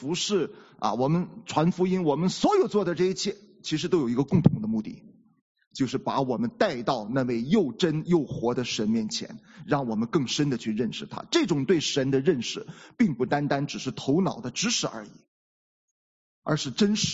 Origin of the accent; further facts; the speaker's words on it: China; 我们中国人的文化有一个特点，我们中国人的文化都是要和神明保持距离的。